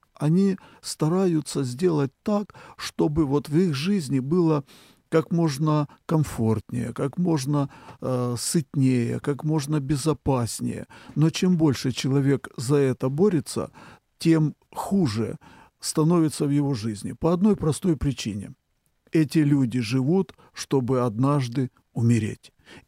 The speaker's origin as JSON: {"language": "Russian", "country": "Ukraine", "said": "я житель страны под названием Украина. Я украинец по национальности, и я священник в этом народе"}